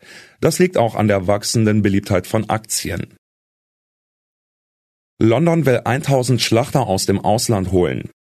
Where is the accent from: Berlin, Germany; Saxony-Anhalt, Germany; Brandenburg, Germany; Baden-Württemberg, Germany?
Berlin, Germany; Jetzt schlagen sie alle wieder auf Berlin ein, meine Heimatstadt.